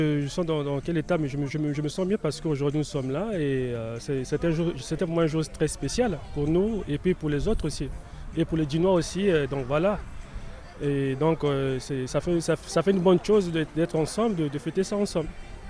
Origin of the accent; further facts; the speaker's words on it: Republic of the Congo; now in Digne, France; Je viens du Congo-Brazzaville. Ouais, je vais de Congo-Brazzaville, donc je suis ici.